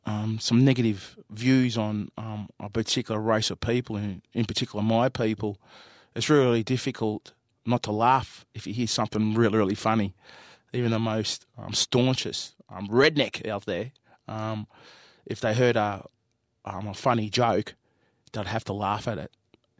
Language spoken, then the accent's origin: English; Melbourne, Victoria, Australia; born there; My traditional land is Yorta Yorta country. I'm born in Melbourne. I live in Fairfield.